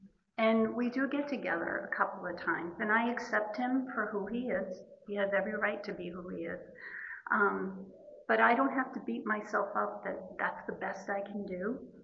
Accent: New Hampshire, United States; from New Hampshire.

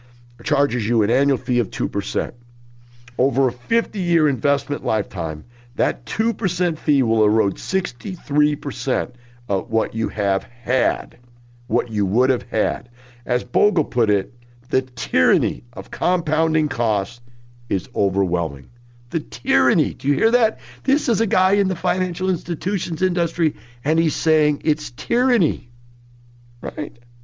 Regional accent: Houston, Texas, United States; now in Boston, United States; I'm from Houston originally, 28 years old, and renting in the Boston area.

